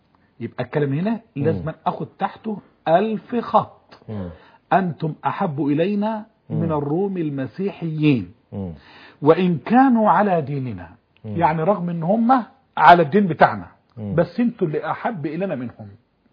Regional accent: Egypt

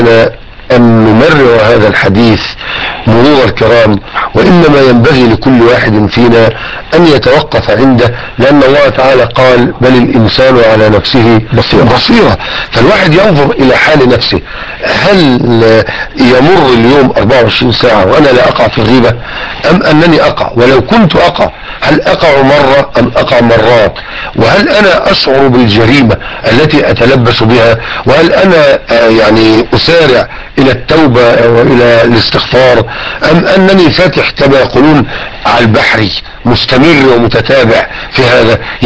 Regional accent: Egypt; يعني باللهجة العامية عندنا في مصر يا شيخنا كلمة نجس بحر

